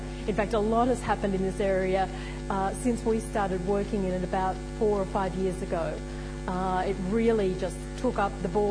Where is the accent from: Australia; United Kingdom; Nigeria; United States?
Australia; from Australia, from QUT